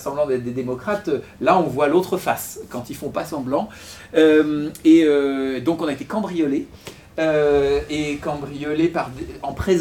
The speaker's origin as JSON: {"language": "French", "region": "North", "country": "France", "said": "quand on est du Nord, évidemment, on aime"}